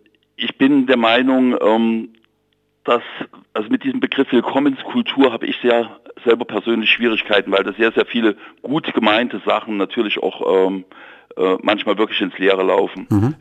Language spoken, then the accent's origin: German; Jena, Thuringia, Germany; ich rede mal jetzt von meiner Heimatstadt, Jena